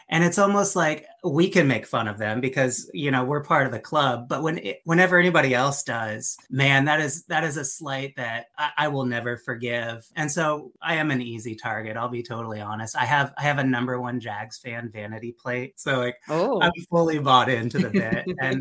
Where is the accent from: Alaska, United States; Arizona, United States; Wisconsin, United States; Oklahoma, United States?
Alaska, United States; I grew up in Alaska. So there isn't a lot going on in the town that I grew up in. There were 800 people. It was 100 miles to the next town.